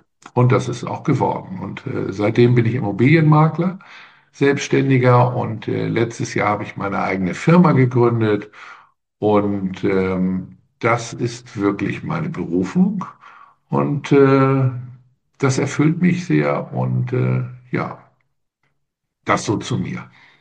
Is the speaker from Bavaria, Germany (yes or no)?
no; Buchholz, Lower Saxony, Germany; Ich komme tatsächlich aus Buchholz, aus der Nordheide. Ich werde dieses Jahr 60 und habe ein schönes Leben hier in der Nordheide